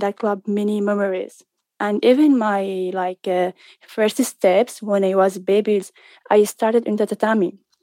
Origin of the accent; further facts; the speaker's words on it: Syria; I'm from Syria. I'm 28 years old